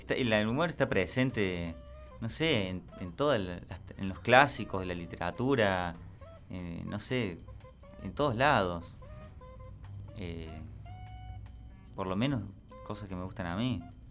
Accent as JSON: {"language": "Spanish", "region": "Córdoba", "country": "Argentina", "accent": "Cordoban tonada", "said": "Es muy particular también nuestra forma de hablar, que nosotros no nos damos cuenta de eso. Yo no me escucho la tonada que tengo. Tengo amigos de otros lados que me dicen que tengo mucha tonada."}